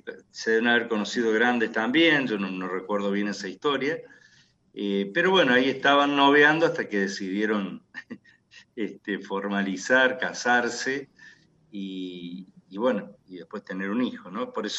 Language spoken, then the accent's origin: Spanish; Ucacha, Córdoba, Argentina; also born or lived in Río Cuarto; es un pueblo chico, soy nativo de ahí, de Ucacha. En realidad nací en Río Cuarto, porque como mamá me tuvo por cesárea, era grande de edad, mamá tenía 42 años cuando nací.